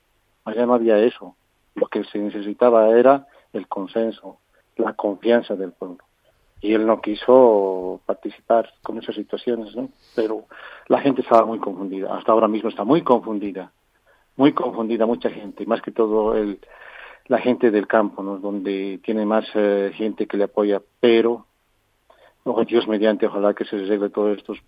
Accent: Bolivia; Tenemos que tener la unión entre bolivianos. Todos somos bolivianos

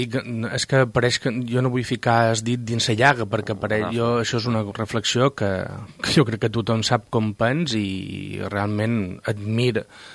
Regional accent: Ibiza, Balearic Islands, Spain; I que consti que quedi ben clar que som eivissenc

